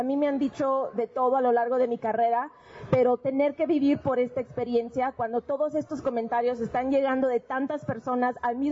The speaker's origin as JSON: {"language": "Spanish", "country": "Mexico", "tie": "born there", "said": "que de niña ni siquiera nací en México, que siempre fui americana"}